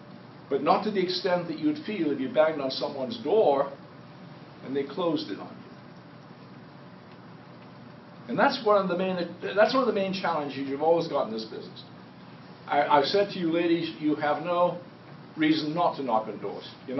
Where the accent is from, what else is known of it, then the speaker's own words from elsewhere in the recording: Newcastle, North East England, United Kingdom; I was born in Newcastle, northern England, a coal mining town. Coal miners come out of the ground every day covered with coal dust.